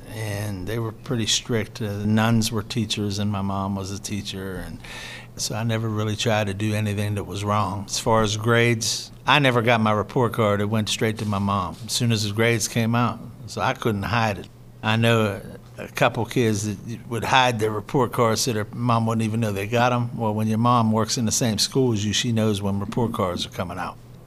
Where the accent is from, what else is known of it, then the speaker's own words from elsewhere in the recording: Clairton, Pennsylvania, United States; Clairton was booming whenever I was younger. Every store that you see out there now that is closed were all open back then.